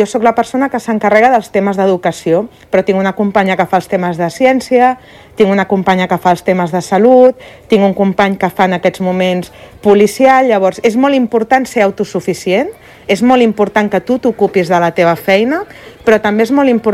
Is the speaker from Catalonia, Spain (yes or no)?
yes; Granollers, Catalonia, Spain; I jo sóc de Granollers i vaig començar a la ràdio de Granollers.